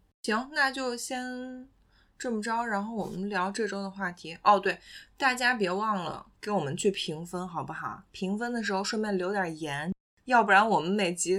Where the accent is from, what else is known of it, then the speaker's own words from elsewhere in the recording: China; 然后其实我们中国人可能不太了解，其实素食分两种